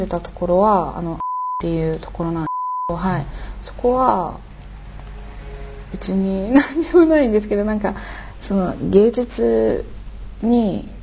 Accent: Gyeonggi Province, South Korea; Japanese is a second language; 韓国のギョンギドっていうソウルの近くですね。

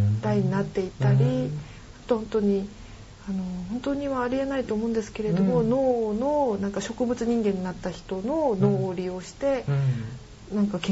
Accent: Daejeon, South Korea; Japanese is a second language; now in Japan; テジョンというところです。

